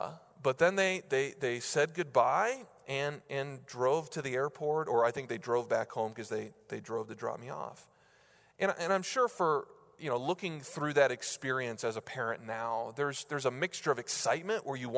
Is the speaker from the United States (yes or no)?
yes; New Hampshire, United States; I grew up in New Hampshire and attended college in South Carolina.